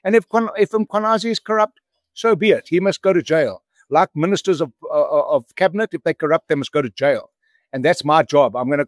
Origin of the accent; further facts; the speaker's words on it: South Africa; I'm a South African